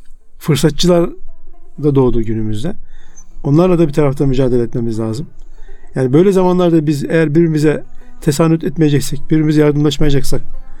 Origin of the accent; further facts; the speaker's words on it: Konya, Turkey; Şu anda Konya'da, ben Konyalı olduğum için orayla ilgileniyorum.